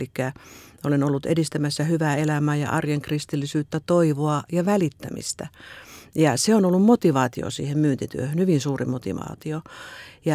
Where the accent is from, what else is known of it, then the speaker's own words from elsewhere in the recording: Kaavi, North Savo, Finland; No pienenä tyttönä asuin maaseudulla. Synnyin Kaavilla. Siellä isän ja äidin kanssa asuin ja sisareni kanssa.